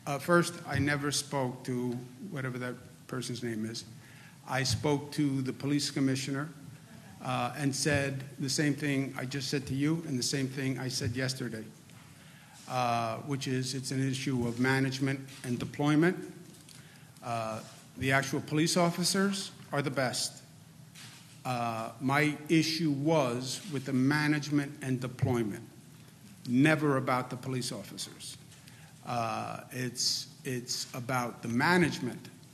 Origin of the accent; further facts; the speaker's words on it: Queens, New York, United States; I grew up in Queens, you know, I grew up with the NYPD. You know, my neighborhood, a lot of my friends became police officers in New York City.